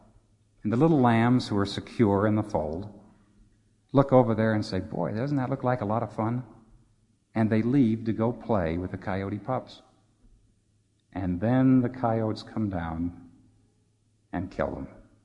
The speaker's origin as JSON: {"language": "English", "region": "New York", "country": "United States", "tie": "born or raised there", "said": "As a boy from New York, I could not understand that."}